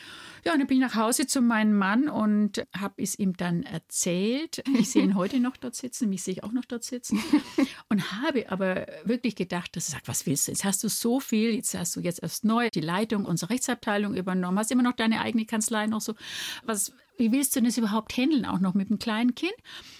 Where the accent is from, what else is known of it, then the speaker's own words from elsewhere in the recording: Nuremberg, Bavaria, Germany; born there; Ich bin ja in einem Nürnberger Krankenhaus auf die Welt gekommen. Also bin ich in Nürnberg geboren und nicht in Stein.